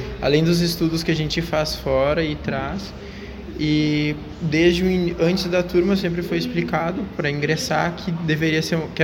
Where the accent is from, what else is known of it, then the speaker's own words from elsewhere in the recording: Canguçu, Rio Grande do Sul, Brazil; E eu me criei no campo, em Canguçu, Piratini, em assentamentos, então nas regiões.